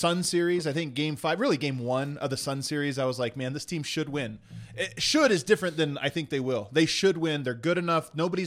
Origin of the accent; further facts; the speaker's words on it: Thornton, Colorado, United States; I'm from Denver. Yeah, I'm from Denver. I'm from Thornton. I count that as Denver. I'm a suburbs guy.